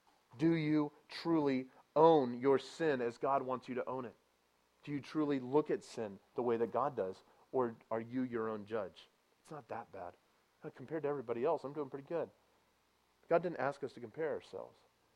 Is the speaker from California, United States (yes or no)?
yes; California, United States; I grew up in Southern California, just to give you some context.